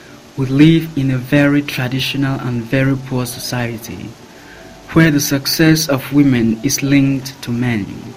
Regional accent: Cameroon; We are from Cameroon, in Africa, and my extraordinary mother, Mama, raised 11 children all on her own.

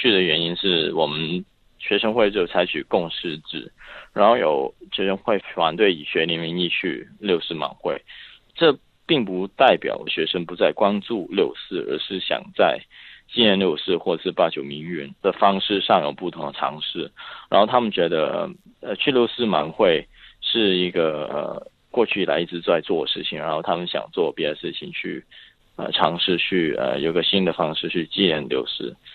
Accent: Hong Kong; 但是作为一个香港人，有没有责任去建设民主中国

